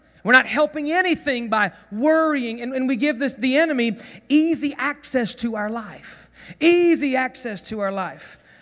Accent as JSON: {"language": "English", "region": "the South", "country": "United States", "tie": "born or raised there", "said": "I grew up in the South. There's fire ants everywhere."}